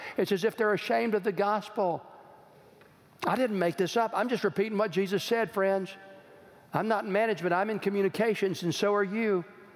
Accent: Texas, United States; I'm from Texas, you got

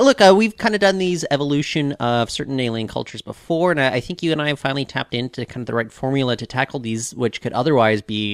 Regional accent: Canada; now in United States; This is the peril of a Canadian growing up in the United States.

